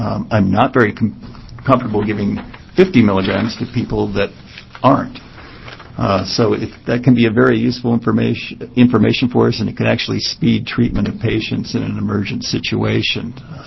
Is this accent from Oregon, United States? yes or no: yes; Astoria, Oregon, United States; I'm from Astoria.